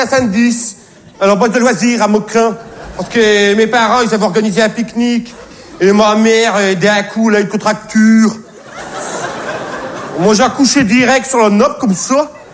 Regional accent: France; Je suis français de mère à fils, moi, hein.

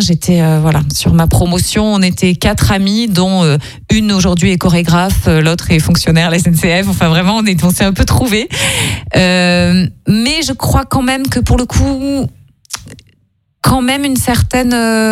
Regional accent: Occitanie, France; Moi, je suis des Cévennes, un petit village à côté des Cévennes.

